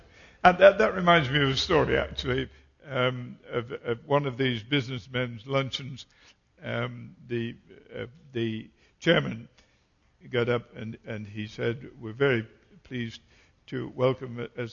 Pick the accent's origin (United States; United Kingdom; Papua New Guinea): United Kingdom; England; accent: English; you can get tuned in to what you would probably call my accent, and which I know is English.